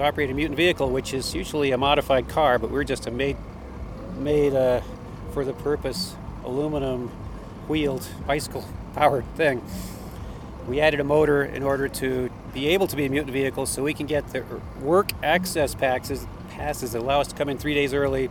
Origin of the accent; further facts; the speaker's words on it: Colorado, United States; So that's because we come from Colorado, so it's over 1,000 miles each way.